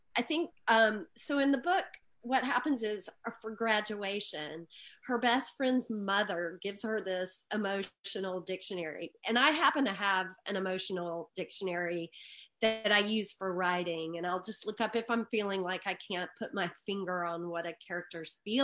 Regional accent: Birmingham, Alabama, United States; I grew up in Birmingham and I went to Auburn, War Eagle.

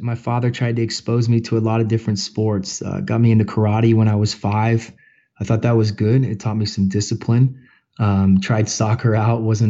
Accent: Valparaiso, Florida, United States; born there; My father was stationed at Eglin Air Force Base. He was a PJ there, and I was born in Valparaiso Hospital.

